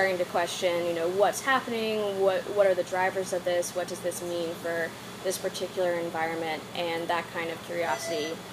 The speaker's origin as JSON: {"language": "English", "region": "Colorado", "country": "United States", "tie": "born or raised there", "said": "My mom is originally from California, and so growing up in Colorado, a landlocked state, she was definitely wanted to go to the ocean"}